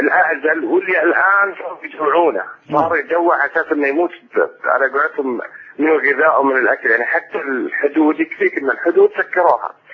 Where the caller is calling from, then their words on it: Saudi Arabia; طال عمرك، أتحدث من السعودية، من المملكة العربية السعودية.